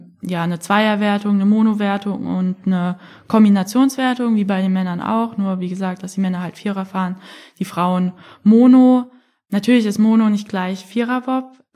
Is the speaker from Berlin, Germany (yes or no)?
no; Frankfurt, Hesse, Germany; ich komme ja aus Frankfurt